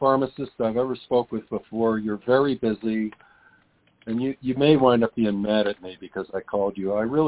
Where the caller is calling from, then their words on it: Aurora, Colorado, United States; I'm calling you from Aurora, Colorado.